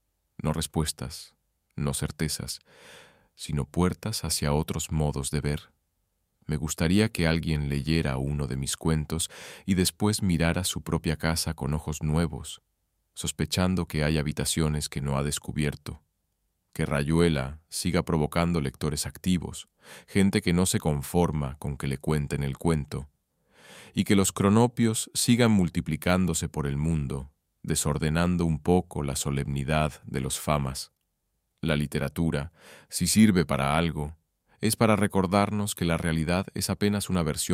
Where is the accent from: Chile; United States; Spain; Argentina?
Argentina; now in Paris, France; Argentina estaba en mí, en mi manera de hablar, en mi humor, en mis obsesiones. Cada vez que volvía de visita, me daba cuenta de que ya no pertenecía del todo, que era un extranjero en mi propio país.